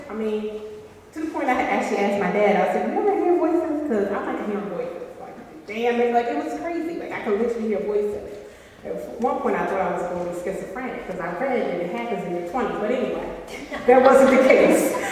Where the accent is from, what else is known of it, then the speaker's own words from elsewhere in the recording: Atlantic City, New Jersey, United States; I'm from Atlantic City.